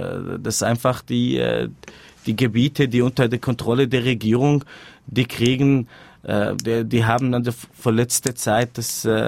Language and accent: German; Syria; German is a second language; dass wir sind als Syrer Teil der Revolution